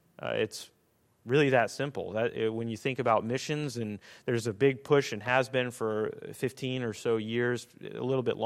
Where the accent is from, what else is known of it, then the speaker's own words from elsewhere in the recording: Russia; I grew up in Russia as a missionary kid